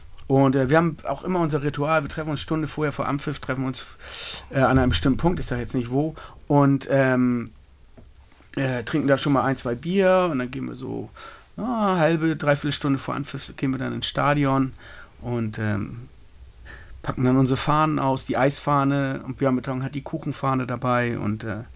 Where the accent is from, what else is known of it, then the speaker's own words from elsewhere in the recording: Hamburg, Germany; born there; In Hamburg-Altona bin ich geboren.